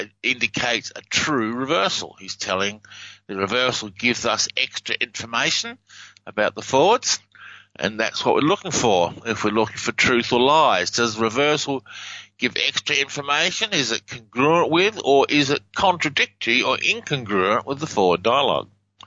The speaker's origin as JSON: {"language": "English", "country": "Australia", "accent": "Australian", "said": "I thought, thick? You haven't heard a thick Australian accent. My accent's quite mild."}